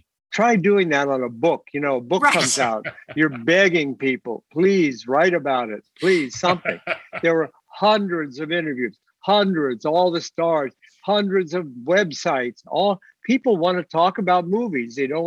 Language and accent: English; Ohio, United States; you know, I'm from Ohio, right? I don't sound like Orson Welles.